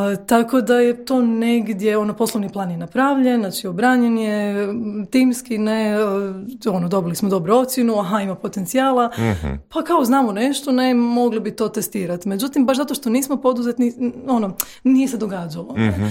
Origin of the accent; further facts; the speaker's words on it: Rijeka, Primorje-Gorski Kotar County, Croatia; Da, inače ja sam Riječanka, ne, pa ovaj, okay, kao pa se i osjećam tako